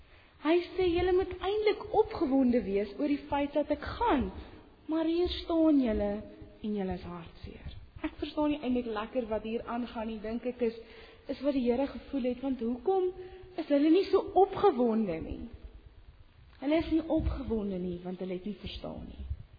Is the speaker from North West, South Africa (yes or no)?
no; Western Cape, South Africa; Ek kom van die Kaap af